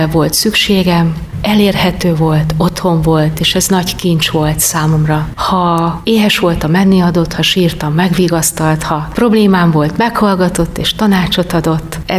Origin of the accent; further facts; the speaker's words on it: Soltvadkert, Bács-Kiskun, Hungary; Soltvadkerten születtem, és a 60-as, 70-es években ott töltöttem a gyerekkoromat.